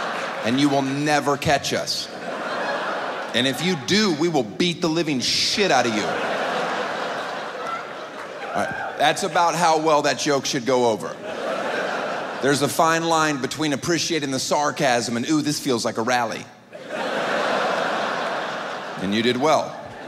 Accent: United States; Neither do I, because I'm American, I'm fucking stupid.

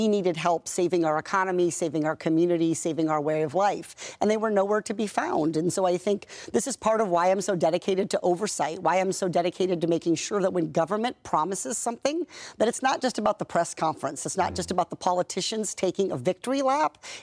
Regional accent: Iowa, United States; I think one of the things about growing up in Iowa is I grew up there in the 1980s during the farm crisis.

